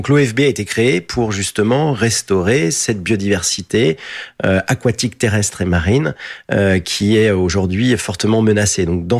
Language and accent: French; Île-de-France, France; Oui, c'est-à-dire que moi, je suis un citadin. J'habitais dans les Hauts-de-Seine. Voilà, je suis originaire des Hauts-de-Seine